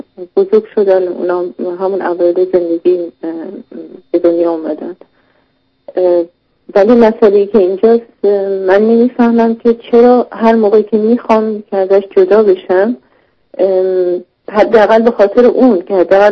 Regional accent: Iran; moved away; ما بعد از اینکه از ایران اومدیم بیرون، شرایط خیلی سختی بود

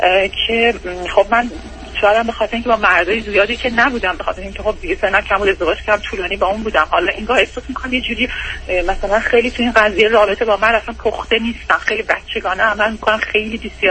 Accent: Iran; moved away as an adult; now in United States; با بچه‌ام از ایران اومدیم بیرون دو سال پیش.

